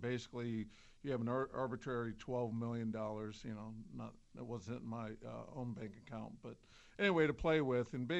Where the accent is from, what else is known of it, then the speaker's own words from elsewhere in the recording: Ashland, Ohio, United States; I'm really from the same area.